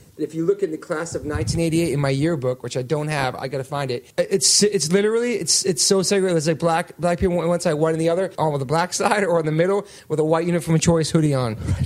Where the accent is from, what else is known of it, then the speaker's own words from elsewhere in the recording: Massachusetts, United States; But like, I wasn't from Maryland. I was from Massachusetts.